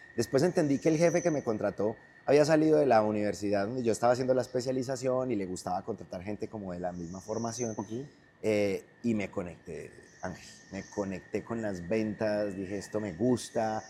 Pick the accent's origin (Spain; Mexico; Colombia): Colombia; Eje Cafetero; born there; Como te dije, muy cerca de acá de Ibagué, relativamente cerca. Yo nací en el Eje Cafetero de Colombia.